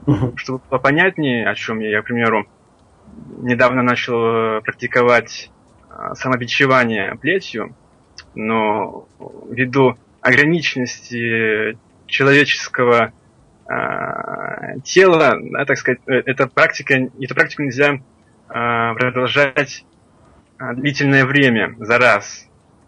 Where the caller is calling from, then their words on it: Paris, Île-de-France, France; я из Парижа.